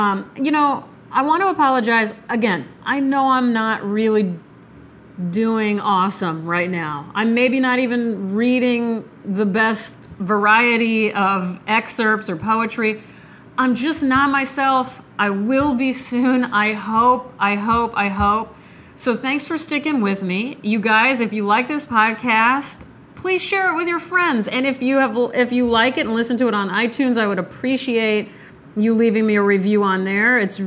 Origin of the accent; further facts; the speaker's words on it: Nebraska, United States; I'm from Nebraska. Trust me, we know how to put together a fun, caring care package.